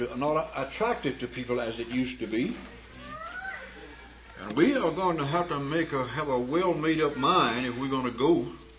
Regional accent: Oklahoma, United States; We grew up together back in Oklahoma.

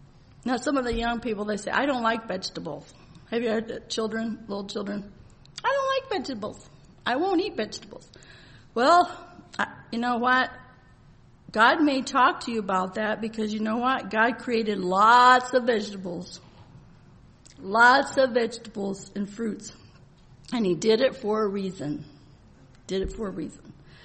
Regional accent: Virginia, United States; I'm from Virginia, you know, so a lot of them have porch swings.

